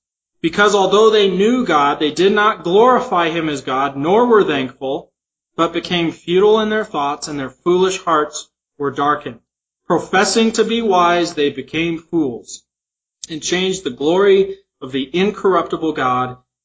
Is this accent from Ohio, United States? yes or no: no; Utah, United States; For example, I was born and raised in Utah.